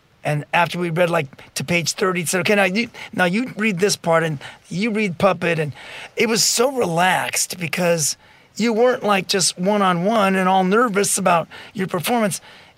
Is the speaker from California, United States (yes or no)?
yes; Whittier, California, United States; My parents spoke Spanish. My father was from Chihuahua, Mexico, but I was raised in Whittier, California.